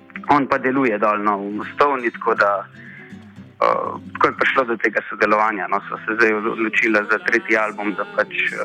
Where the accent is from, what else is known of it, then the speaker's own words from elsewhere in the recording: Cerkno, Gorizia, Slovenia; Jaz sicer prihajam iz Cerkna, Cerkljanskega, tako da ja, smo vezani zagotovo mečken na Goriško